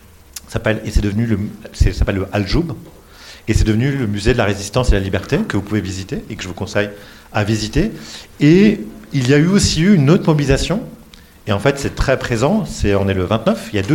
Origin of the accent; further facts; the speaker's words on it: Normandy, France; je vais faire mon côté normand, parce que je suis normand d'origine